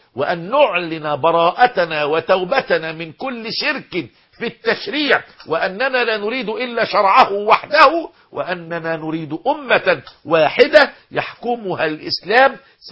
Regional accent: Egypt; عندنا في مصر

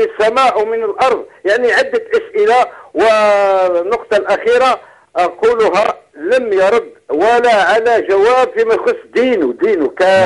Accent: Algeria; هذا من عندي كجزائري

